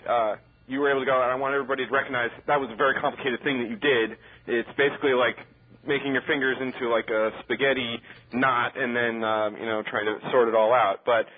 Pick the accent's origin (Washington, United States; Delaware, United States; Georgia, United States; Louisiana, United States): Washington, United States; just like my home state of Washington State